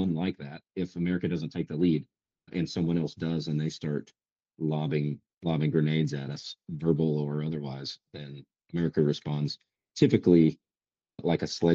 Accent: United States; I'm an American

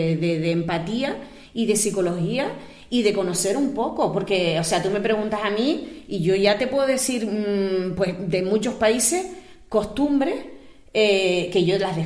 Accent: Canary Islands, Spain; yo soy de aquí, de Lanzarote, y es una isla que nuestro principal motor es el turismo

